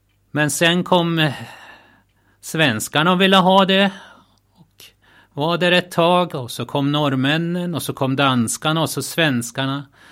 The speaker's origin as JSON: {"language": "Swedish", "town": "Trappnäs", "region": "Jämtland County", "country": "Sweden", "tie": "born or raised there", "said": "Ja, då ser ni den by, den plats där jag är född och uppväxt. En liten by med 4 gårdar som heter Trappnäs. Ligger i Åre kommun vid Storsjön."}